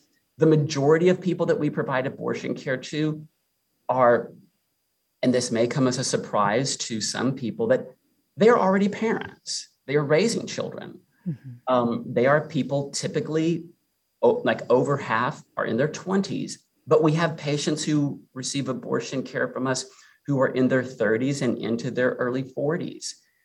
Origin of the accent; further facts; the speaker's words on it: San Antonio, Texas, United States; Okay, so look, I grew up in San Antonio. I've lived my entire life here. I grew up with over 50 first cousins throughout South Texas.